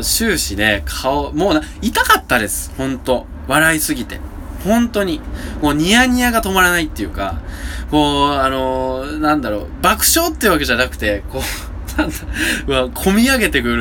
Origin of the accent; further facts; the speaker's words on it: Nagoya, Aichi, Japan; 名古屋市、私の地元にある